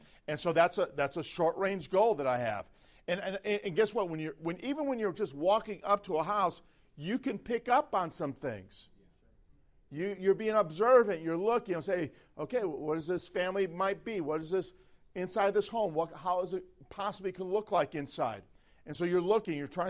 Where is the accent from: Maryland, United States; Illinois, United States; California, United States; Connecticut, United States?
Illinois, United States; Chicago; Growing up in Chicago, when I got saved as a teenager, I don't think I knocked on the same doors ever.